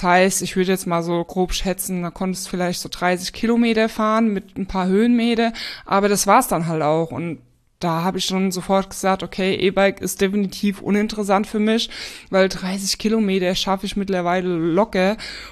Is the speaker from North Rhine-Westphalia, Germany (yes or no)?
no; Bavaria, Germany; hab so mit so meine Heimat eigentlich erkundet, weil ich sag mal, im Spessart